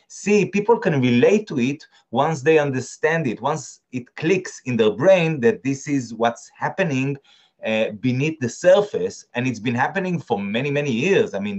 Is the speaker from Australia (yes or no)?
no; Northern District, Israel; I mean, to be honest, I'm from the Golan Heights, not from Tel Aviv.